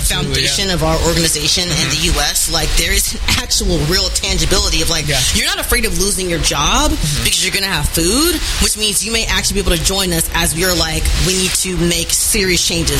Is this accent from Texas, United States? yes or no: yes; Texas, United States; Y'all know I'm from Texas.